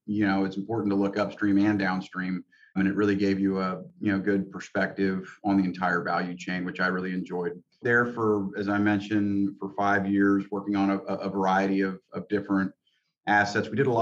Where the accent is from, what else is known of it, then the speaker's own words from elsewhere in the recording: Houston, Texas, United States; So born and raised here in Houston, Texas. Went to a small private school here in town, Kincaid.